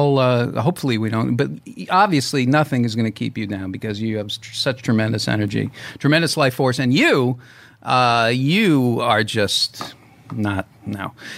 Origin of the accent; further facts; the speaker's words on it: Boston, Massachusetts, United States; Well, I tell you, I come from Boston, and Boston, as you know, is a very racially tense area.